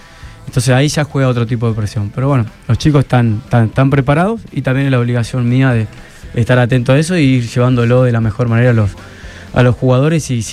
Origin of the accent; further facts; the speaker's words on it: Argentina; Somos argentinos y queremos ganar y somos los mejores siempre en todo